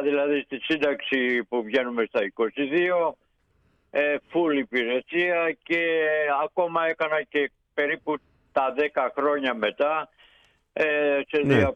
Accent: Vrachnos, South Aegean, Greece; now in Athens, Greece; εγώ είμαι από την Ακρόπολη της Άνδρου, του Βραχνού λέγεται το χωριό μου. Είναι κτισμένο στη Γερακώνα, εκεί που είναι κτισμένο και το μοναστήρι του Αγίου Παντελεήμονα.

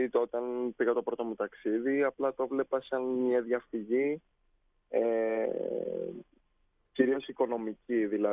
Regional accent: Athens, Attica, Greece; also born or lived in Thessaloniki; Εγώ Αθήνα γεννήθηκα. Θεσσαλονίκη σπούδασα. Ο πατέρας μου είναι από τη Σπάρτη

